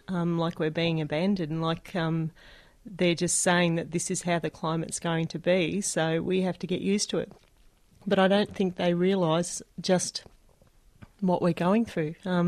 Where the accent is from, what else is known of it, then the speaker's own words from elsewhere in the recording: Calibal, Australia; I'm from the Calibal area. It's a farming community, an irrigation area, and over the last few years it has been terribly affected by drought.